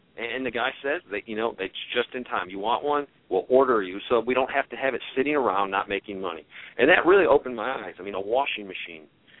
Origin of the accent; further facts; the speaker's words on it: the South, United States; I'm from the South, I'm a prepper, so